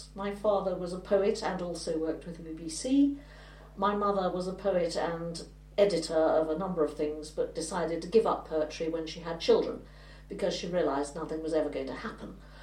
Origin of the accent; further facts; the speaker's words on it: Rye, South East England, United Kingdom; I was brought up in Rye